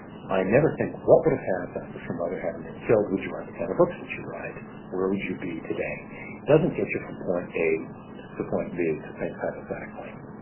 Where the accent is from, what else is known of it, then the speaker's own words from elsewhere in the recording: Los Angeles, California, United States; born there; I was born in Los Angeles in 1948, which is the year of the rat in Chinese astrology.